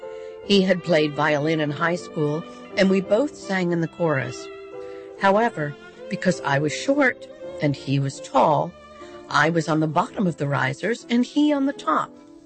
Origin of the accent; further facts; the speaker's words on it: Hilliard, Ohio, United States; also born or lived in New York; from Hilliard, Ohio, and this is my classical story. I was a classical soprano soloist in New York